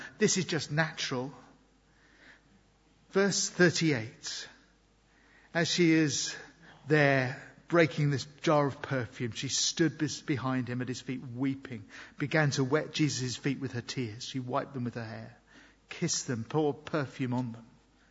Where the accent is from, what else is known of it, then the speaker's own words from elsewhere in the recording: United Kingdom; I know we're British, most of us at least.